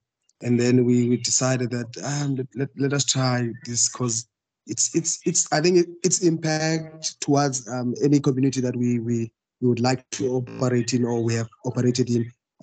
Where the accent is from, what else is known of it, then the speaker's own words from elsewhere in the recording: Eastern Cape, South Africa; English is a second language; Originally, I'm from Eastern Cape, where I also studied my diploma in economics and statistics at NMU. In Eastern Cape, in Tanzania specifically.